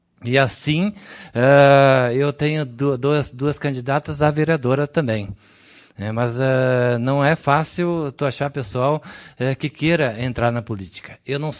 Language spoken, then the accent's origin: Portuguese; Mormaço, Rio Grande do Sul, Brazil; Eu sou de Mormaço, tenho bloco de produtor no Mormaço, resido, pai reside em Mormaço